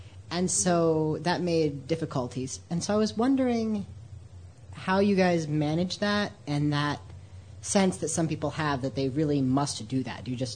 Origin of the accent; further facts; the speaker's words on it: Franklin, Ohio, United States; I'm from Dayton. So, actually Franklin, but...